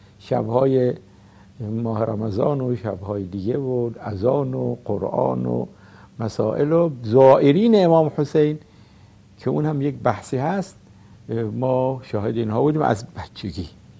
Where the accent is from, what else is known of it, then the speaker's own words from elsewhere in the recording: Karbala Governorate, Iraq; خب طبیعتاً ما در اینجا بزرگ شدیم، یه مقدارم که دست راست و دست چپ تشخیص دادیم، دیگه حرم رفتیم، این حرم اون حرم بین الحرمین، بچگیمون در اینجا بود